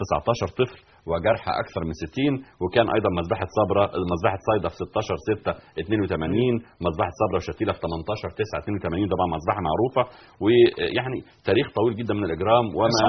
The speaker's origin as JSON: {"language": "Arabic", "country": "Egypt", "said": "دي طبعا كانت عندنا في مصر والناس كلها عارفينها،"}